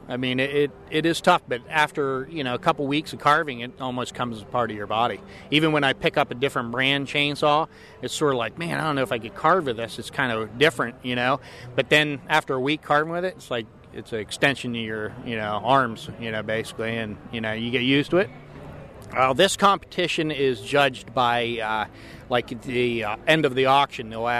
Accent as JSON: {"language": "English", "town": "Glasgow", "region": "Pennsylvania", "country": "United States", "said": "from Glasgow, Pennsylvania."}